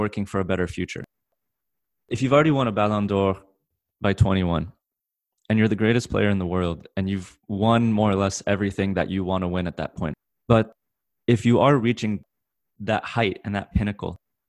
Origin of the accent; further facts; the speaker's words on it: United States; partially because I was growing up in the States.